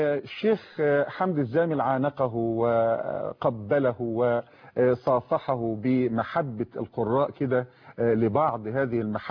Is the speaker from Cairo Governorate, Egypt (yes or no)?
no; Mansoura, Dakahlia, Egypt; في عندنا في المنصورة مسجد اسمه مسجد النصر بجوار مبنى محافظة البقهلية.